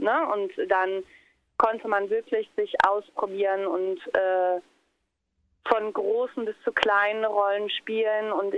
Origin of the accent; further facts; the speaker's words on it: Hanover, Lower Saxony, Germany; Ich komme aus Hannover